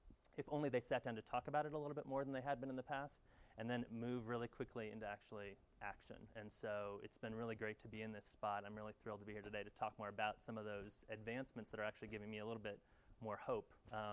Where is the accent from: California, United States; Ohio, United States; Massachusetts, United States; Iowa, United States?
California, United States; I started sort of my passion with the oceans as a young kid growing up in California